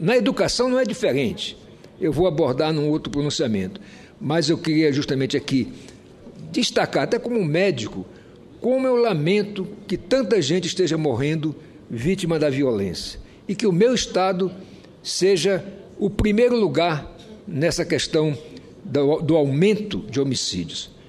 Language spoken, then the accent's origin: Portuguese; Roraima, Brazil; como roraimense, como senador de Roraima